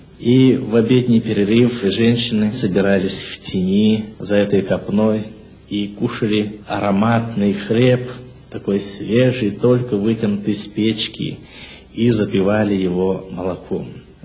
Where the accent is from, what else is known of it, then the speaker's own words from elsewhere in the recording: Zaporizhzhia Oblast, Ukraine; now in Kazakhstan; Все-таки мы с Украины, с Запорожской области. И наши места утопают в зелени.